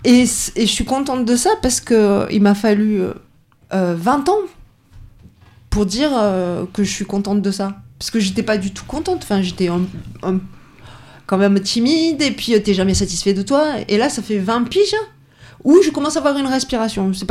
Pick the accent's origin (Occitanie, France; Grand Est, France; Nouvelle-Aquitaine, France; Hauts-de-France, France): Occitanie, France; Perpignan; born there; moi, je suis née à Perpignan, à côté du quartier gitan qui s'appelle Saint-Jacques.